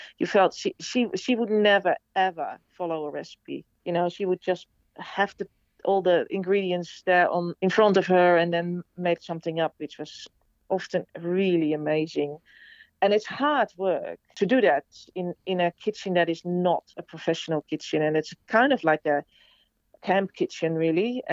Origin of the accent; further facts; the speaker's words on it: Netherlands; English is a second language; moved away as an adult; now in Australia; And I moved to Australia 25 years ago. Obviously, I've got an accent and I'm from the Netherlands originally.